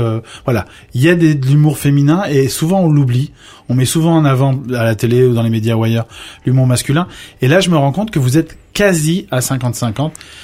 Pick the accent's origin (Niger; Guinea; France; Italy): France; Rueil-Malmaison, Île-de-France; suis Ruellois depuis tout petit.